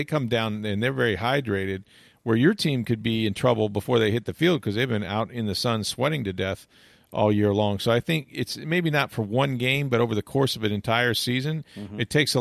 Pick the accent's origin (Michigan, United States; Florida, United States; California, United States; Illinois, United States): Florida, United States; Tampa; growing up in Tampa, it's really hard to know what the weather's going to do.